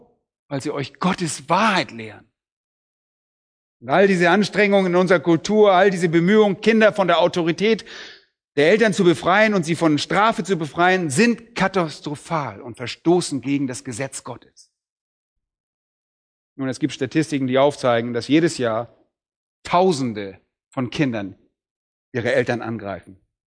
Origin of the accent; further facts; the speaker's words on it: Bad Oldesloe, Schleswig-Holstein, Germany; die Lehrer an unserer Schule, die meine ich in Bad Oldesloe, da wo ich aufgewachsen bin